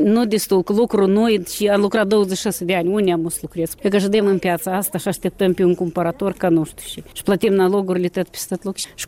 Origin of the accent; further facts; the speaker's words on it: Moldova; era mândrie că eu sunt din Moldova.